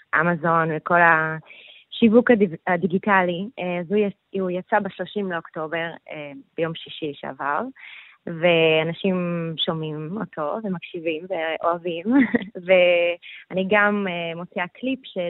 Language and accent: Hebrew; Montreal, Quebec, Canada; now in New York, United States; ואני כבר בניו יורק 8 שנים. זמרת ויוצרת. אני נולדתי בקנדה, אבל המשפחה שלי ישראלית, ואני גרה בניו יורק כרגע.